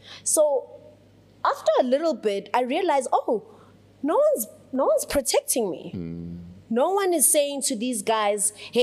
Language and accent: English; South Africa; But once you get to Italy, they're like, where are you from? And you're like, South Africa. They're like, oh, what? And you're like, yes.